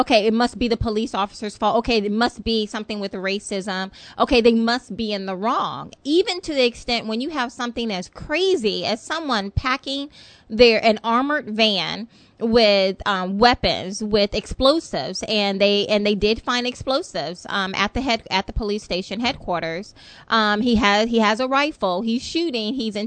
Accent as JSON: {"language": "English", "region": "the South", "country": "United States", "said": "So, but, you know, hey, I take ownership. I'm from the South. So you may. So if you guys hear whole syllables missing, then, you know, just kind of chuck it up to the fact that, you know, hey. It's my roots."}